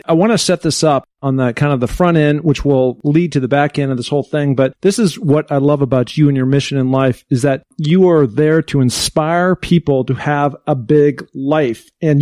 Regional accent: Seattle, Washington, United States; now in Hermosa Beach, United States; Although I hail from Seattle, Washington

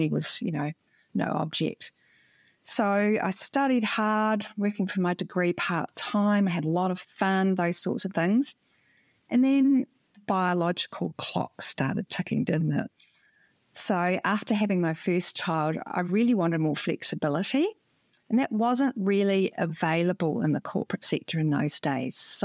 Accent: Auckland, New Zealand; you might be able to tell by my accent that I grew up in Auckland in New Zealand.

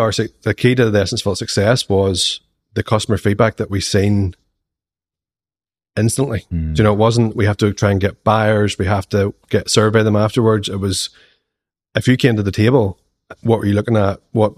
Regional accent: Ballymena, Northern Ireland, United Kingdom; which was the Christmas market in Ballymena, which is my hometown, and we sold out within an hour.

